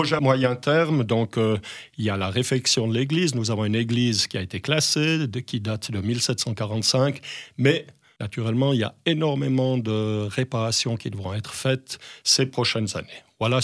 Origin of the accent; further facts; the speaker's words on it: Sierre, Valais, Switzerland; donc, je suis un Sierrois d'origine bernoise qui a émigré dans le Bas-Valais il y a une quarantaine d'années.